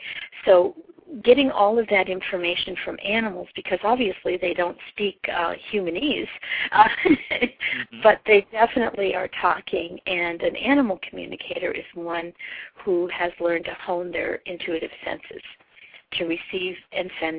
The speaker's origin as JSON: {"language": "English", "town": "Superior", "region": "Wisconsin", "country": "United States", "tie": "born or raised there", "said": "And I grew up actually in northern Wisconsin, up by Lake Superior. My hometown was named Superior."}